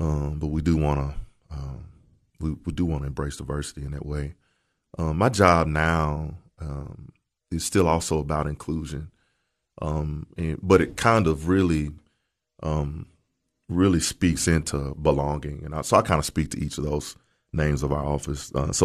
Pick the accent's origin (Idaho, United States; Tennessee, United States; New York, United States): Tennessee, United States; Murfreesboro; Like, I'm just from Murfreesboro.